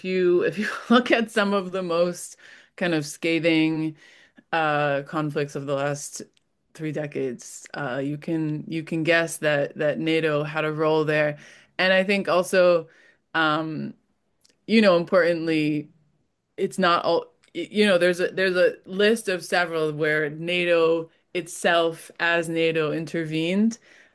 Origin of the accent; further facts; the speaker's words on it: United States; And I think, as you're from Britain, I'm from the United States